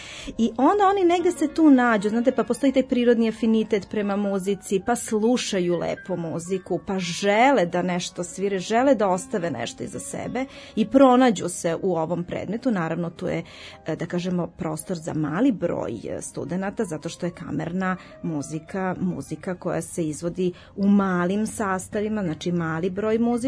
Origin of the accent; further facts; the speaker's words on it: Serbia; Kod nas u Srbiji je takođe kamerna muzika prisutna.